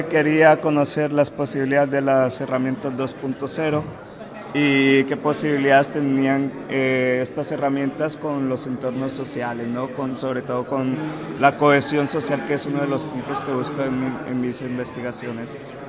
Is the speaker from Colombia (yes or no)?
yes; Colombia; más que todo en mi país natal, que es Colombia